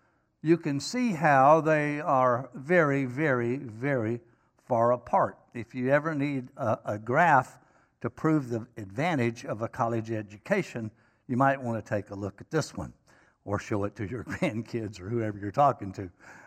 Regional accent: Winston-Salem, North Carolina, United States; I could say about my experience growing up in North Winston, in Winston-Salem.

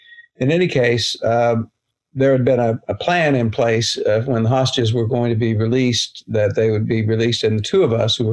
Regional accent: Oklahoma, United States; And then in 2008, as you noted, I was lured back to my home state of Oklahoma to help build a new religious studies program

